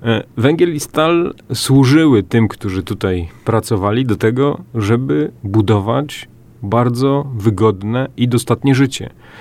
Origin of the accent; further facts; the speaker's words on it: Silesian Voivodeship, Poland; My na Śląsku bardzo często, my Ślązacy